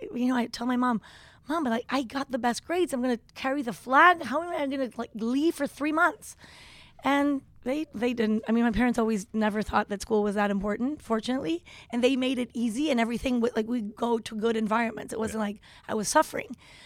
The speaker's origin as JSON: {"language": "English", "town": "Tepoztlán", "region": "Morelos", "country": "Mexico", "tie": "born or raised there", "said": "we really had the fortune of growing up in Tepoztlán, which was a really small town."}